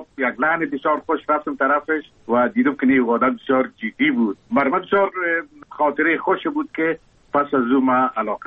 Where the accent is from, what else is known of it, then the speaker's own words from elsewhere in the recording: Kabul, Afghanistan; بله، من زاده کابل هستم، در شهر کابل تولد شدیم، در اونجا رشد کردم.